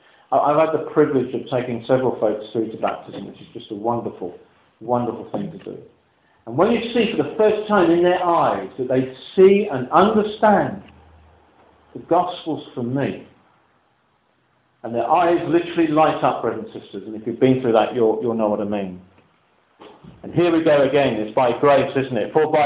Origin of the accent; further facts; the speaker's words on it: United Kingdom; I'm just being British, I don't know, but I find it very difficult.